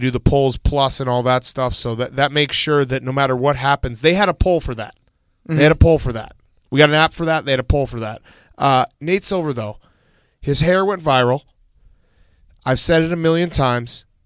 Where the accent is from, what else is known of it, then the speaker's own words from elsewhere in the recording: Canada; accent: Canadian; I can sense my Canadian accent is seeping into this whole thing.